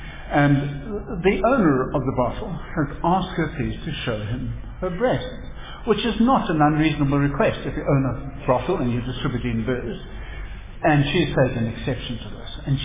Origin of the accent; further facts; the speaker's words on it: Zimbabwe; they're from Zimbabwe, which is my hometown, so I have a bit of a soft spot for them immediately.